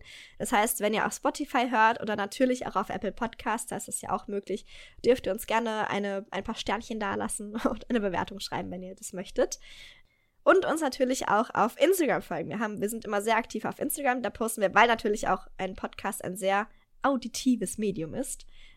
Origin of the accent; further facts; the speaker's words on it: Mainz, Rhineland-Palatinate, Germany; ich komme ja wie gesagt aus Mainz